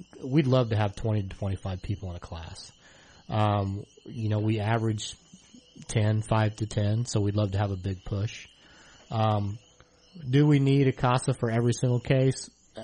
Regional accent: Mattoon, Illinois, United States; My mom is a Welsh, so I've got some German and Irish in me. But I grew up down in Mattoon. Went to Mattoon High School, Lakeland College, EIU. And in 1990, found my way to Champaign

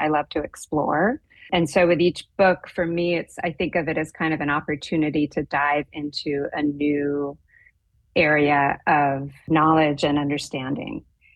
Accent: Boston, Massachusetts, United States; I went to a fairly liberal Protestant church growing up, and I grew up in the Boston area.

